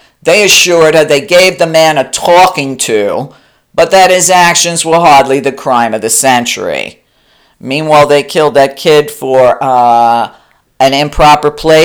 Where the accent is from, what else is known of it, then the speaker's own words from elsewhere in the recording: New York, United States; Listen, when I grew up in New York, there were no sexual harassment laws.